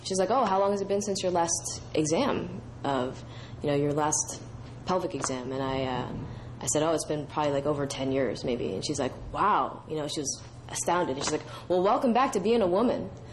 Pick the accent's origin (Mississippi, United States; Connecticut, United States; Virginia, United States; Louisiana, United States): Louisiana, United States; I remember when I was, like, about three or four years old growing up in Louisiana